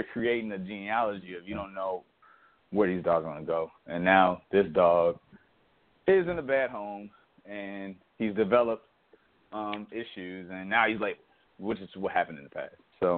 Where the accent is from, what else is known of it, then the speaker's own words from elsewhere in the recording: Chicago, Illinois, United States; I learned, you know, I grew up in Chicago.